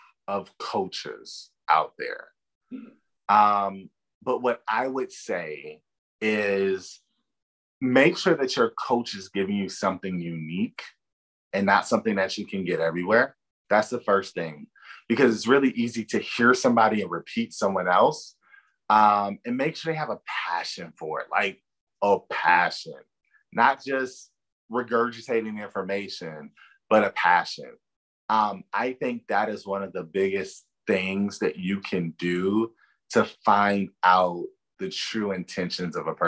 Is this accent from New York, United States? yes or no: no; Louisiana, United States; now in North Carolina, United States; I cook it really good. I'm from Louisiana. Gumbo is going to be my final answer.